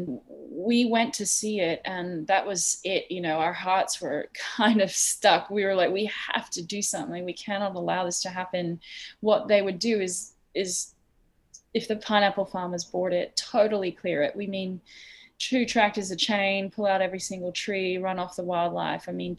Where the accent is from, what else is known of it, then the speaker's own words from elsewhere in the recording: New York, United States; So we're from New York.